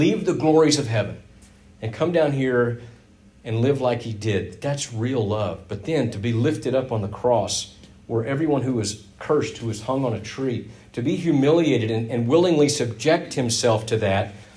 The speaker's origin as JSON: {"language": "English", "region": "Texas", "country": "United States", "said": "It's like, well, we're both from Texas."}